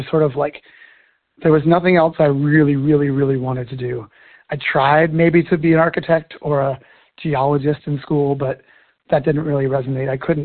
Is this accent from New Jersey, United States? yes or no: no; Orcas Island, Washington, United States; my childhood friend that I grew up with here on Orcas Island, he and I went to college in Oregon